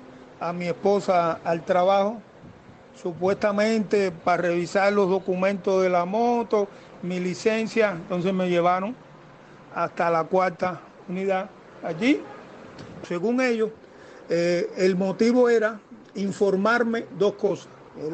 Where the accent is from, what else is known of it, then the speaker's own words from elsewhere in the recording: Cuba; yo como cubano que soy